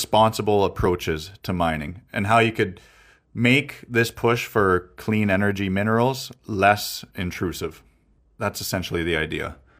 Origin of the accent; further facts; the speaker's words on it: Canada; I'm from Canada. This happens in Canada.